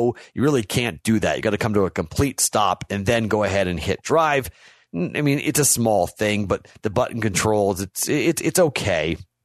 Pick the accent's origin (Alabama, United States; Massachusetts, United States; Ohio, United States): Massachusetts, United States; Boston; I'm from Boston.